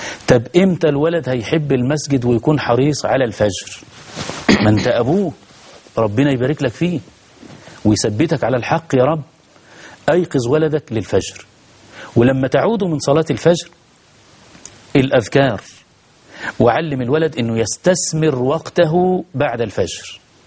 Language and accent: Arabic; Egypt